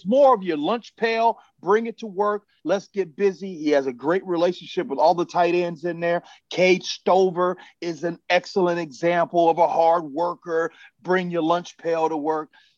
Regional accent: Midwest, United States; Look, man, I'm from the Midwest. I know what to expect when it comes to Ohio.

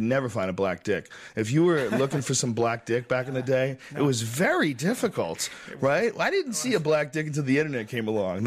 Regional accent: Boston, Massachusetts, United States; I grew up in Boston. I've talked to friends that grew up in L.A.

